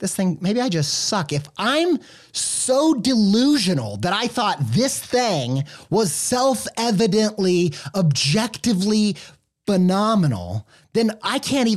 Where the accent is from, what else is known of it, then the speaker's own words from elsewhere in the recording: Midwest, United States; we talk a lot about Chuck E. Cheese on this podcast because I grew up in the Midwest